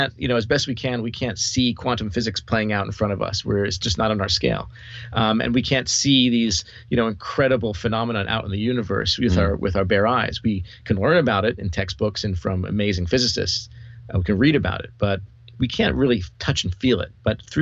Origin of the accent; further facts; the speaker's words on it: Brooklyn, New York, United States; growing up where I grew up in Brooklyn, New York, in the community I grew up